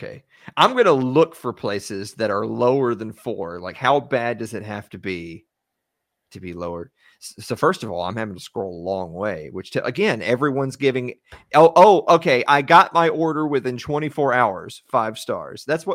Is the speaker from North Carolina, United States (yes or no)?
no; Tennessee, United States; I'm from Tennessee, guys. I know this is a big shocker. There's a restaurant here that's been here my whole life.